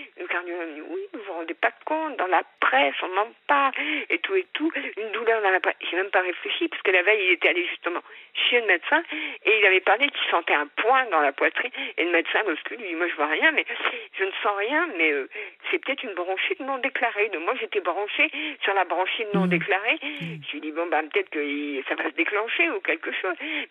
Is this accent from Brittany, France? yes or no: yes; Brittany, France; Lui est de l'Aveyron, moi je suis bretonne.